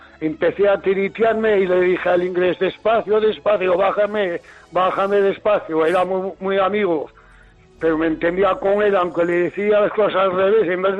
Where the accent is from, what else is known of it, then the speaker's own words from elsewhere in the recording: Navarre, Spain; also born or lived in Australia; Porque yo soy navarro.